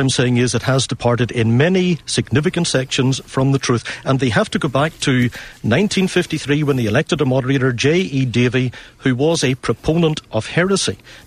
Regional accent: Lisburn, Northern Ireland, United Kingdom; when I was growing up in Lisburn

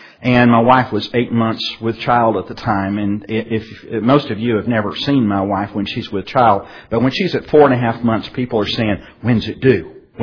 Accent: Springfield, Illinois, United States; I actually did some of my growing up in Springfield, Illinois

